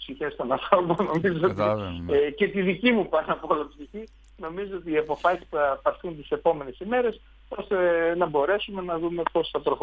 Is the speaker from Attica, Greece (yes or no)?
no; Thessaloniki, Central Macedonia, Greece; εγώ είμαι Θεσσαλονικιός, νομίζω ότι είμαι ο πανοραμίτης του Βαθού Θεσσαλονίκη, είμαι ο Θεσσαλονικιός που θα ξαναγυρίσει την πόλη του. Γιατί εκεί γεννήθηκα, εκεί μεγάλωσα, εκεί παντρεύτηκα, εκεί σπούδασα.